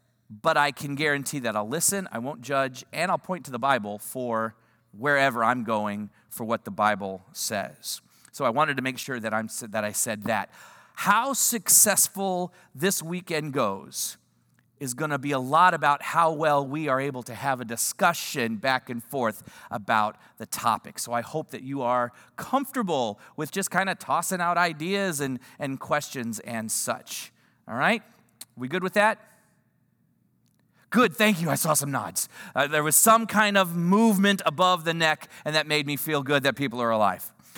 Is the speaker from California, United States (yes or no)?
no; Houston, Texas, United States; However, I am from the Houston area. I spent all of my middle school and high school years in this area.